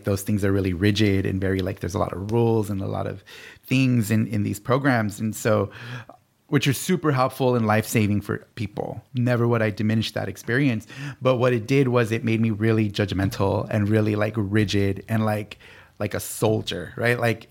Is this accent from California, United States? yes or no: yes; Pacoima, California, United States; growing up in Pacoima, like, isolated, like, close enough to LA that, like, you can technically get there, but you still live in this place that's, like, way out in the valley